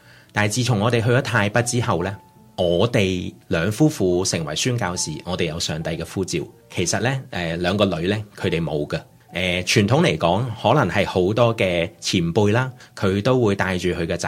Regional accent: Guangdong, China; 广东人我哋讲广东话有九个嘅声音嘅话咧，我哋学泰文咧，佢哋得有五个嘅声音

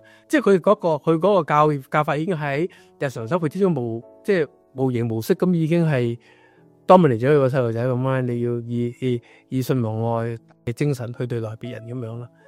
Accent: China; 又有我嚟自中国嘅中国人啦

